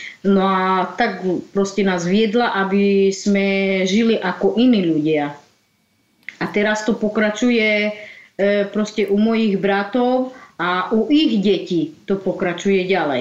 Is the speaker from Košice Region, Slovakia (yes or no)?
yes; Kecerovce, Košice Region, Slovakia; Ja napríklad som tu v Kecerovce vyrastla a tu žijem, od malička žijem tu.